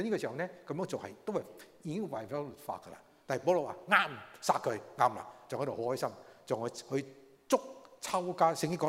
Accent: Guangdong, China; 我廣東人說是不是怎樣說不得好死

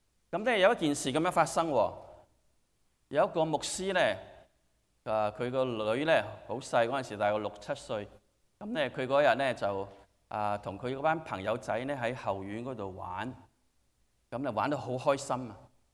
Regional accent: Guangdong, China; 特別係我哋廣東人嚇，因為我自己廣東人，我可以講，我哋廣東人講嘢好大聲噶

